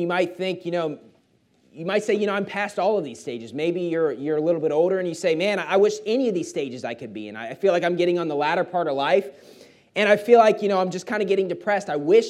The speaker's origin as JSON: {"language": "English", "region": "West Virginia", "country": "United States", "tie": "born or raised there", "said": "I was amazed by it growing up in West Virginia, how people could be married 20, 25, 30 years, and then they got divorced."}